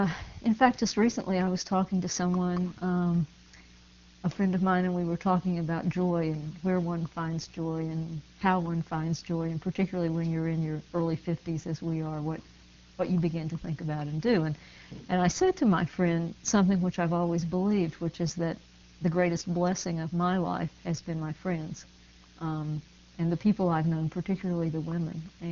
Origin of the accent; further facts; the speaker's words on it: West Virginia, United States; I grew up in West Virginia, down in the mountains, and in a part of the country that people think of as full of storytellers.